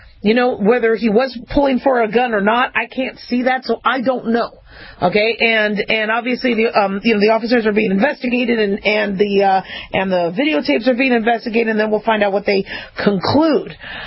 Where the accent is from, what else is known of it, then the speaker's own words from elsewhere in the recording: Phoenix, Arizona, United States; also born or lived in Las Vegas, United States; so I grew up in Las Vegas and I grew up in Phoenix, Arizona. And we moved back and forth a lot as a kid.